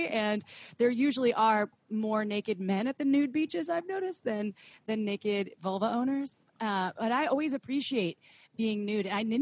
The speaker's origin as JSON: {"language": "English", "country": "United States", "said": "being an American, I went to the spa in Germany"}